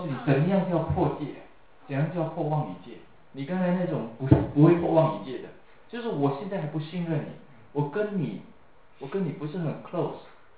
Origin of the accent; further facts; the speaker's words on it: China; 跟我们中国，现在我们中国人就是一夫一妻制，对不对？